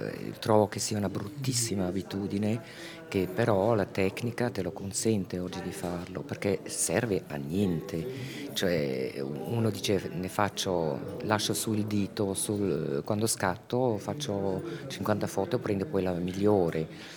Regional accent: Kenya; now in Switzerland; Sono cresciuta in Kenya e quindi non avevo già le radici molto forti qua in Svizzera

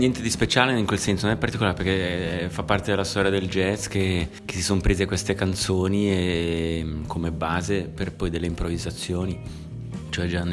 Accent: Locarno, Ticino, Switzerland; born there; Per forza, perché sono nato a Locarno, Ticino è piccolo

